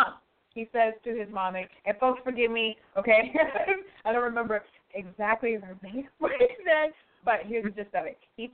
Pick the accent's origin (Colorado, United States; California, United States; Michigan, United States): Michigan, United States; Detroit; now in New York, United States; I'm originally from Michigan. Imagine if I had stayed in Detroit, Michigan.